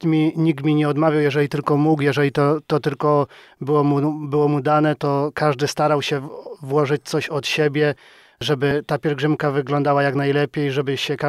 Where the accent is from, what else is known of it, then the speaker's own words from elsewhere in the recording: Zbydniów, Lesser Poland, Poland; Ja pochodzę z miejscowości Zbydniów, to jest parafia Tarnawa, pod Wieliczką 20 kilometrów, także teren już taki pagórkowaty, górzysty.